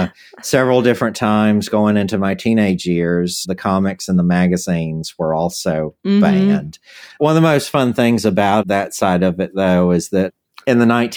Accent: South Carolina, United States; accent: Southern US; we have to talk about like my accent and my age, because here's the deal. So when I was a little kid in the late 1970s, on Saturday afternoon, my local rural South Carolina television station had an afternoon series

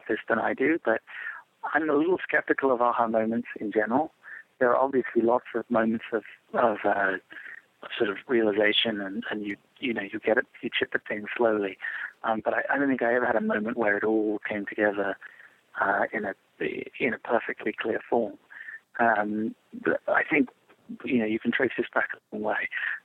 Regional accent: England, United Kingdom; now in United States; I grew up in England and then came to America

